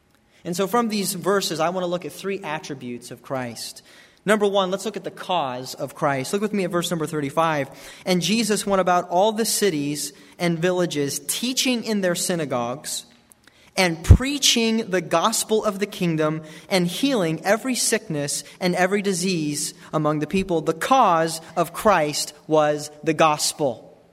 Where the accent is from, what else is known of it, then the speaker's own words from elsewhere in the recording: Colorado, United States; Now, I grew up in Colorado, so I didn't hear that much. Then I moved to the South